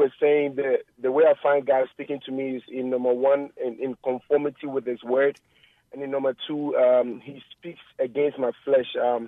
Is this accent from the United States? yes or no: no; Ghana; So I'm from Ghana, and that's what it means.